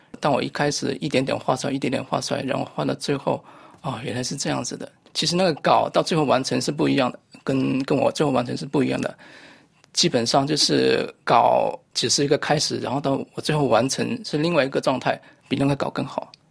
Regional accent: China; moved away; 我从中国来到这边然后会遇到一个身份的问题了

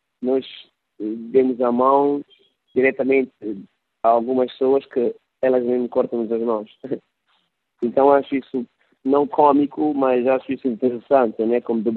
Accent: Luanda, Angola; born there; elas foram obrigadas a saírem da ilha, de onde nasci.

